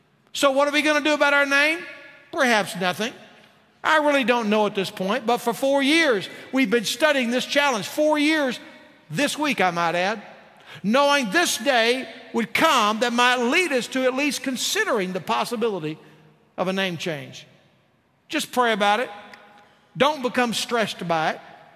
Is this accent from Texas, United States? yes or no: yes; Texas, United States; takes me back to my days in a little church where I grew up in Texas.